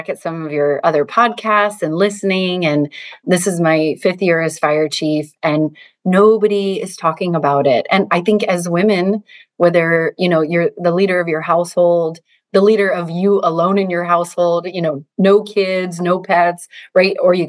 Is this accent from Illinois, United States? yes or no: yes; Rockford, Illinois, United States; I was born and raised in Illinois, Rockford, Illinois, and Milwaukee is super close.